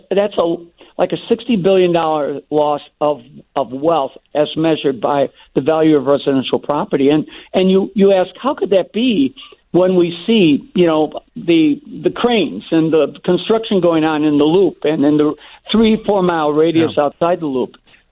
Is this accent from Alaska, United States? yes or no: no; Chicago, Illinois, United States; I grew up in the Roseland-Pullman area.